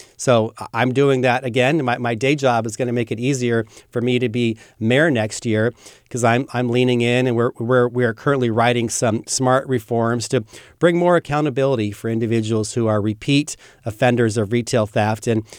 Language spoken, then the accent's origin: English; Sacramento, California, United States; This is my hometown where my kids are, you know, freshmen in high school, where, you know, I care about the future and the safety of our city. And so we want to make sure that we continue to push Sacramento forward.